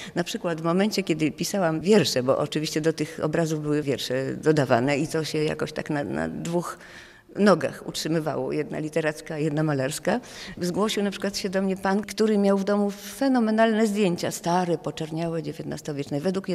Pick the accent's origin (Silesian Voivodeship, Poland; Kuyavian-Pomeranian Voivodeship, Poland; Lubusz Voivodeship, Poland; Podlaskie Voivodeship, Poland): Kuyavian-Pomeranian Voivodeship, Poland; Ciechocinek; ja miałam to szczęście, że dzieciństwo spędziłam w Ciechocinku